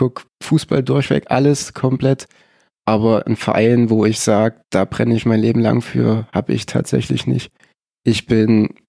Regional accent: Gera, Thuringia, Germany; born there; Ich bin in Gera geboren, ja.

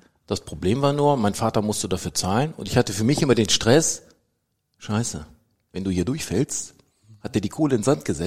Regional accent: Hanover, Lower Saxony, Germany; born there; Gebürtig komme ich aus Hannover oder kurz vor Hannover

